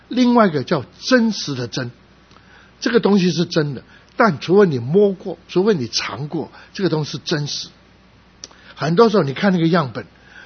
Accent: Guangdong, China; 我是广东人，我就喜欢种的食物。

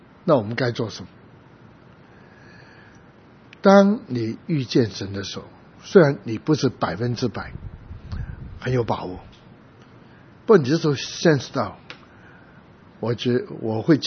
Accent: Guangdong, China; 我是广东人，有时候几句话我用广东话来讲，那当然讲比较多还是国语。我不是老美，不会懂得几句英文

